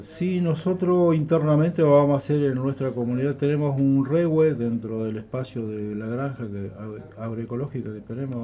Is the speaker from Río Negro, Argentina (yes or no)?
yes; Los Menucos, Río Negro, Argentina; la mayoría de los integrantes de la comunidad Mongué Mamul somos de los Manucos o son de otros lados, pero de la línea